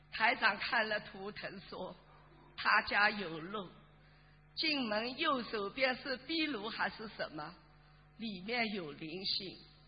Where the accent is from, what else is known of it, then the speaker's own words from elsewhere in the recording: Shanghai, China; 我来自上海的同修，1991年一张观世音菩萨的照片把我领进了佛门，